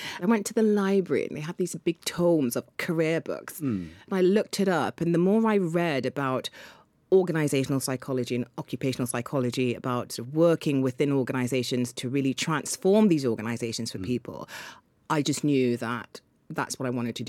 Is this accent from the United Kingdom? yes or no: yes; London, United Kingdom; born there; I was born in London, and I'll tell a little story.